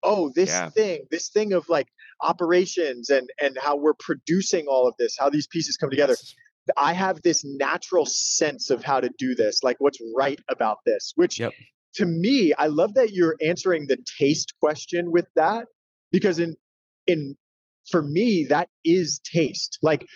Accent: New York, United States; So I grew up in Brooklyn, and on my block, grew up in a neighborhood that was mostly black.

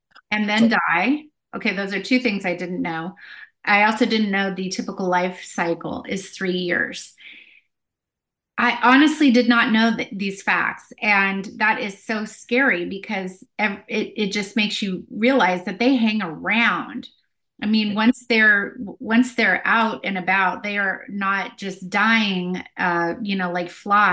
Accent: Midwest, United States; I mean, I come from the Midwest as well. And there's so many hunters and gamesmen and people out and about hiking, and it's thick.

